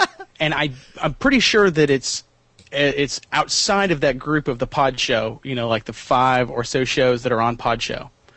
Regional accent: Nebraska, United States; also born or lived in Kansas; I actually grew up in Nebraska and Kansas.

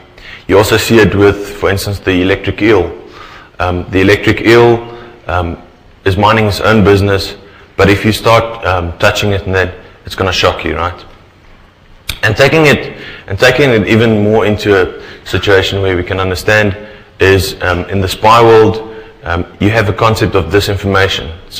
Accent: South Africa; we're from South Africa, and there's a lot of crime in South Africa.

